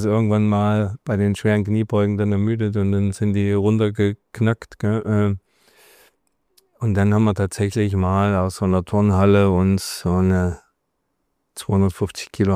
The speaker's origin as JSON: {"language": "German", "country": "Germany", "tie": "born or raised there", "moved": "yes", "said": "ich werde hier meine Heimat verlassen. Wir können mich alle hacken hier. Ich haue im Westen ab, egal wie."}